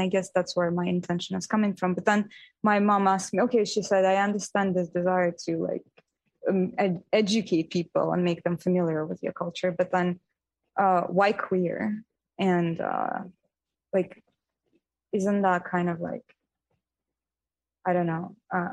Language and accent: English; Uzbekistan; I grew up in Uzbekistan. I spent 18 years there.